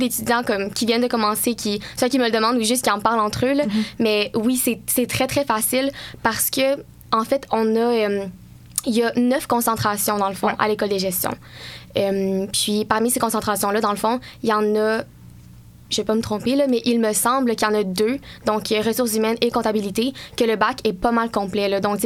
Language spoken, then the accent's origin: French; Sherbrooke, Quebec, Canada; Je viens de Sherbrooke tout d'abord. Là, fait que je fais partie des peu à l'université de Sherbrooke qui viennent d'ici.